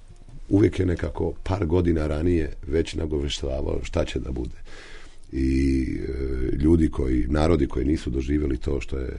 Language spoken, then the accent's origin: Serbian; Zemun, Belgrade, Serbia; born there; ja sam rođen u Zemunu